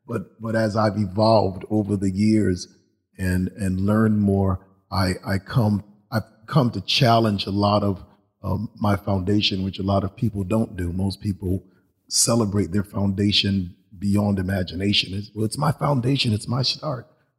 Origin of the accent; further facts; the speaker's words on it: Hartford, Connecticut, United States; I grew up in Hartford. I was born at Mount Sinai Hospital, right on Blue Hills Avenue, and I grew up on Thomaston Street